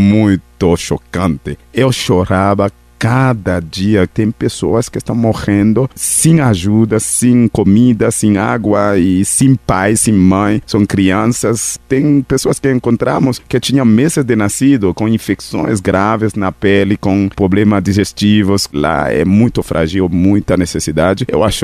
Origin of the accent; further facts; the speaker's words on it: Haiti; Portuguese is a second language; eu sou haitiano, estou pensando, e eu conheço outros haitianos que estão pensando num Haiti